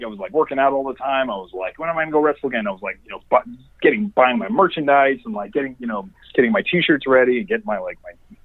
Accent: Sherman Oaks, California, United States; So, I live, you know, I grew up in Sherman Oaks

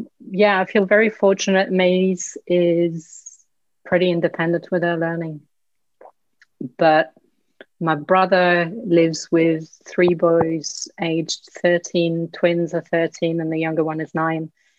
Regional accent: Brittany, France; English is a second language; I grew up in Brittany. I grew up in a part of the world that has a very similar climate to England.

